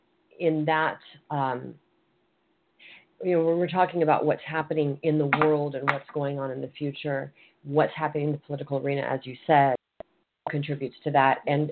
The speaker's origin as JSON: {"language": "English", "region": "California", "country": "United States", "said": "I'm from Northern California, not Southern California, so I'm still totally familiar with this area, even having moved here 6 years ago."}